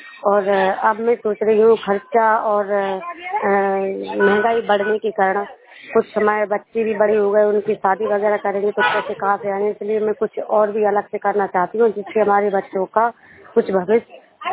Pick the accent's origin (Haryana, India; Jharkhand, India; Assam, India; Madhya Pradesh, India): Assam, India; मैं चिरंगा ब्लॉक से हूँ।